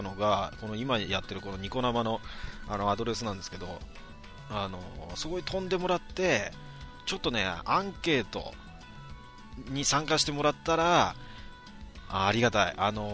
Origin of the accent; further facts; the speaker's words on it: Kanagawa, Japan; 自分神奈川の人間だから横浜川崎だったらすごい楽なんですけどね。